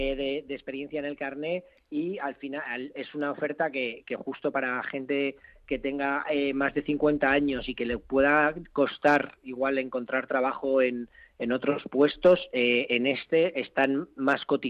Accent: Madrid, Community of Madrid, Spain; los que somos de Madrid de toda la vida

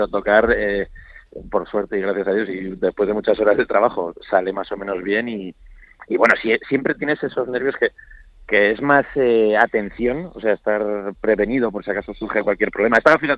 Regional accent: Zaragoza, Aragon, Spain; also born or lived in Madrid; yo soy maño, yo soy de Zaragoza, pero fui a estudiar la carrera ya a Madrid y yo soy medio mañileño

